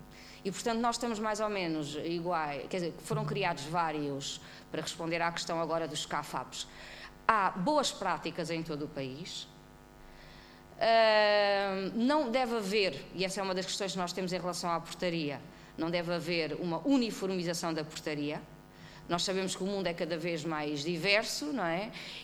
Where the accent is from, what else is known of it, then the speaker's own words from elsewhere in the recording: Alentejo, Portugal; eu sou do Alentejo, que é uma das áreas onde ele foi amplamente desenvolvido